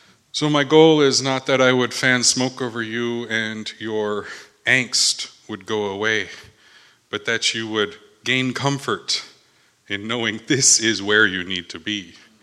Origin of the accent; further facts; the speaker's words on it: Minnesota, United States; I've grown up in the Twin Cities my whole life.